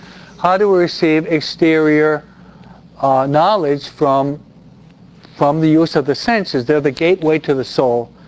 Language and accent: English; East Coast, United States; I'm from the East Coast.